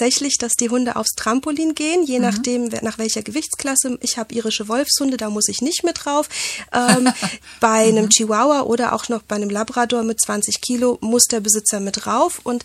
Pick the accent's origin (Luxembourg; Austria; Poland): Poland; Und ich bin Polin und in Polen gibt es bei der Taufe eine Tradition